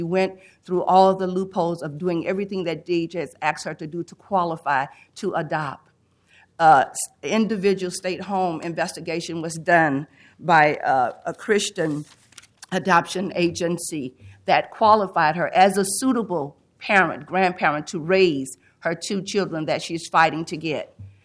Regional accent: Portland, Oregon, United States; We are from Portland

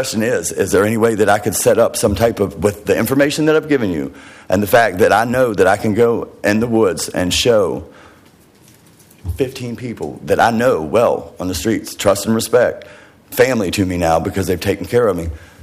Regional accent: Virginia, United States; I came from the East Coast in Virginia.

